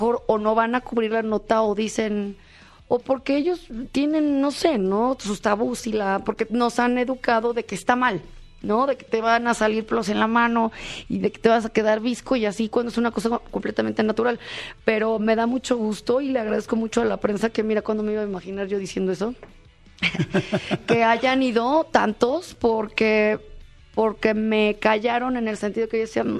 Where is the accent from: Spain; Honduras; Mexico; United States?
Mexico; soy la única mexicana que está en esa.